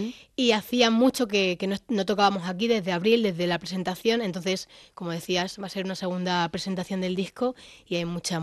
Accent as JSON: {"language": "Spanish", "region": "Extremadura", "country": "Spain", "accent": "Extremadura", "moved": "as an adult", "lives_now": "Madrid, Spain", "said": "Y aunque yo soy de Extremadura, siento también Madrid como un poco"}